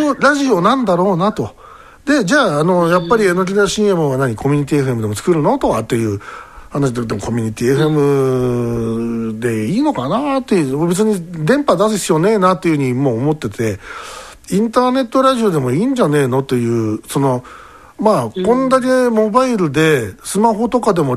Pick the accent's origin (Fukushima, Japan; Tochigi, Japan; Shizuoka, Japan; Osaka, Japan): Osaka, Japan; もちろんこちら地元大阪